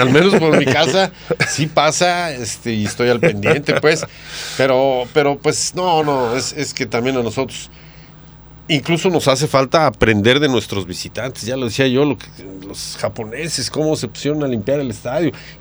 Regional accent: Mexico; a nosotros como mexicanos, donar sangre

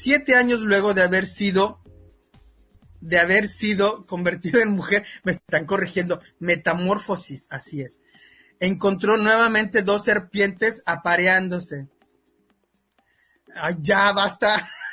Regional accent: Mexico; porque todos somos mexicanos, todos somos compatriotas.

